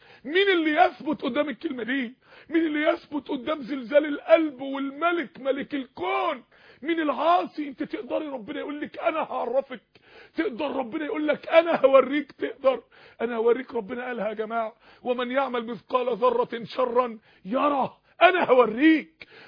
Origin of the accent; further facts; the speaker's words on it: Mansoura, Dakahlia, Egypt; انا فاكر يوم السماء شتت عندنا في المنصورة تلج